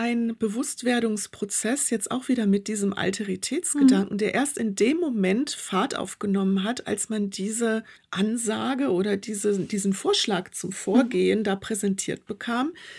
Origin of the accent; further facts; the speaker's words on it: Rhineland, Germany; Also als Rheinländerin würde ich sagen, da sind auch rheinische Lösungen gefunden worden.